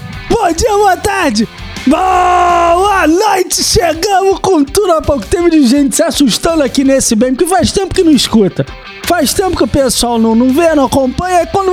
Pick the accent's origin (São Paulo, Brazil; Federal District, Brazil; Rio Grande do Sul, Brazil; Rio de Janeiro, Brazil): Rio de Janeiro, Brazil; Eu falei, gente, eu moro no Rio. Eu sou carioca da gema.